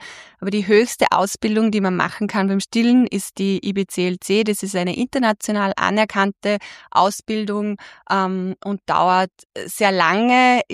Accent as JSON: {"language": "German", "town": "Lassberg", "region": "Upper Austria", "country": "Austria", "said": "Ja, hallo, also … ich bin aus Lassberg, aus dem schönen Oberösterreich"}